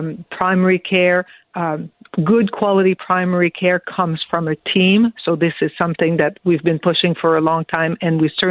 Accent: Ontario, Canada; I come from Northern Ontario.

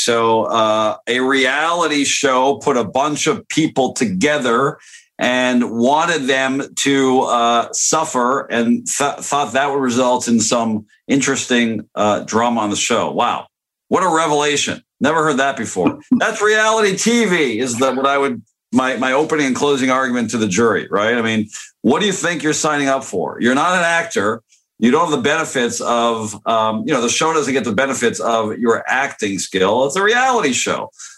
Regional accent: Canada; now in United States; That's why I emigrated to this country from Canada oh so many years ago, Tina

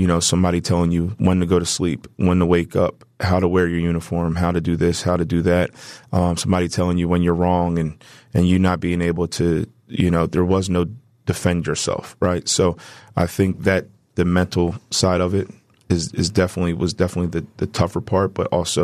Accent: United States; and that was the first time as an American, right? We don't typically really go through that.

